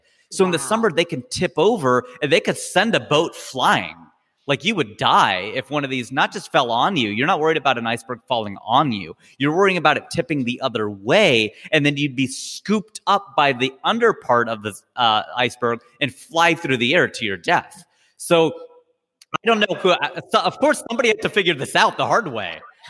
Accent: Ohio, United States; I speak a little bit of Hindi, but I grew up in Ohio, man. So my parents spoke English at home. They came here in you know, 71.

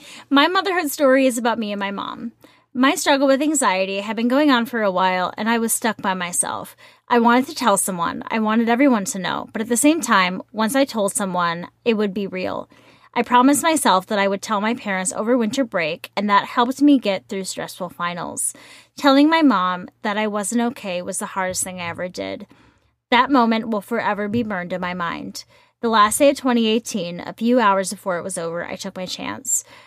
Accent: India; Being Indian, mental health is a conversation we run far away from, but she educated herself.

